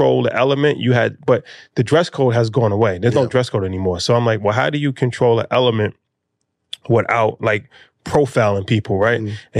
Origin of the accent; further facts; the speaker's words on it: New York City, New York, United States; Because it was very reminiscent of an era that we grew up in New York.